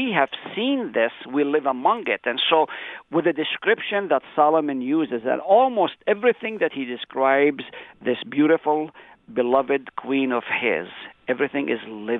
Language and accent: English; Haifa District, Israel; But go to my country and go back even 40 years ago when I was growing up on Mount Carmel. There were no cities like we have today. Yes, my hometown is big